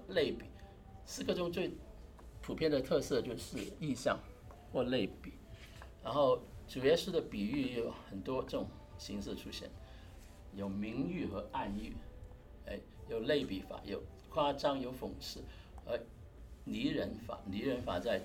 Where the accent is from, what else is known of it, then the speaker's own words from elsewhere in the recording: Hong Kong; accent: Cantonese; first language Cantonese; Chinese is a second language; moved away as an adult; now in United States; 因为我的母语是广东话，我的父语也是广东话。18岁才来美国，但是18岁之前呢，在香港听很多国语歌，也看很多国语片，